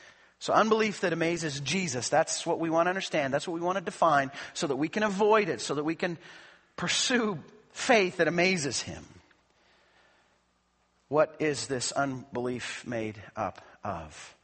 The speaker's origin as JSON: {"language": "English", "town": "Calgary", "region": "Alberta", "country": "Canada", "tie": "born or raised there", "said": "because he was from Calgary. I was amazed. My hometown, a hero from my hometown."}